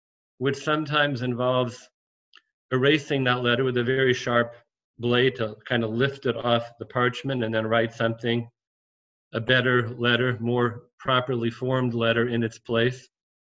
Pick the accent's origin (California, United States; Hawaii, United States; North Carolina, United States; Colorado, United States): Colorado, United States; Denver; Rabbi and Mrs. Meyer, who live in Denver, which is my hometown.